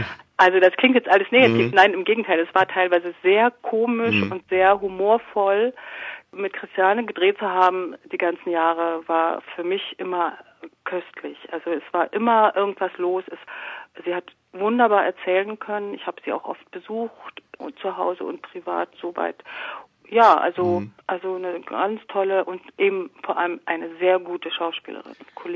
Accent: Potsdam, Brandenburg, Germany; also erstmal, ich komme ja aus Potsdam und bin ich erstmal hin und her geflogen.

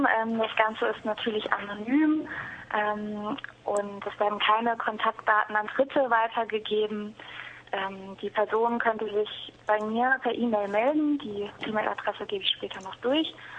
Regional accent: Marburg, Hesse, Germany; Ich komme aus Marburg, bin Masterstudentin dort der Religionswissenschaft

